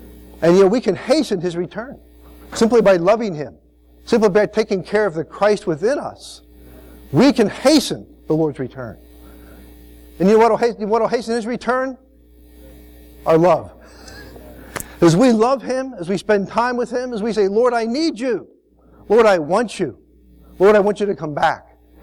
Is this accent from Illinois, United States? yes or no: yes; Champaign, Illinois, United States; I'm from Champaign.